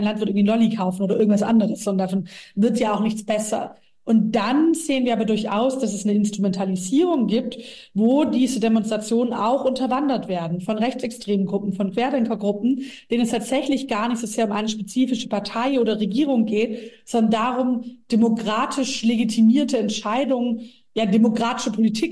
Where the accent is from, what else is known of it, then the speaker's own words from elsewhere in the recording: Baden-Württemberg, Germany; ich komme aus einem sehr ländlichen Gebiet, Schwäbische Alb, so mein Wahlkreis, aber mein Wahlkreis Ostalb, aber bin selbst aufgewachsen in Schwäbische Alb-Richtung und kenne ganz viele Bauern da und von, ne, auch aus der Kindheit heraus.